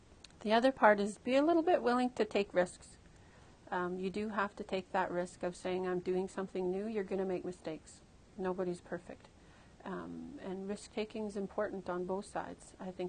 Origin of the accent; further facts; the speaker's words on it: Dawson City, Yukon, Canada; although I grew up in the Yukon, I'm Trondukachin, I'm from Dawson City, I have a different relationship with the Kwanlin Dun First Nation.